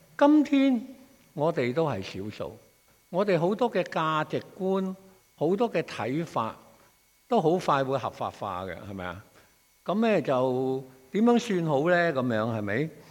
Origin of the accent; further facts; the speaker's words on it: China; 我哋中國人話啊，悠然自得